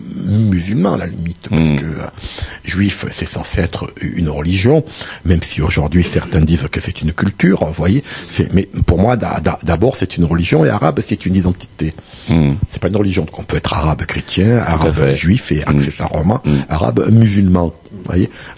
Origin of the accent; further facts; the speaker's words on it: Toulon, Provence-Alpes-Côte d'Azur, France; now in Paris, France; j'ai quitté Toulon pour aller à Paris. On est à la fin des années 70